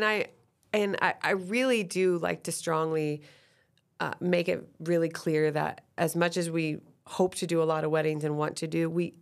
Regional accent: Iowa, United States; now in Boulder, United States; I'm from Iowa.

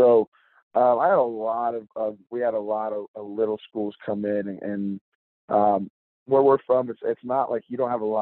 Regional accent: Zanesville, Ohio, United States; So I'm from Zanesville, Ohio. About 45 minutes east of Columbus, so grew up an Ohio native.

